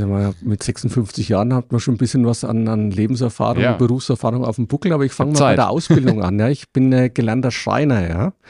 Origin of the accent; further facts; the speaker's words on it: Würzburg, Bavaria, Germany; also born or lived in Munich / Nuremberg; Ich komme aus Würzburg. Bin dann Anfang 2000 mit meiner Familie, damals Frau und Tochter, nach München gezogen. Dann kam in München in Dachau wohnend unser Sohn auf die Welt. Ja. Drei Jahre später sind wir nach Nürnberg gezogen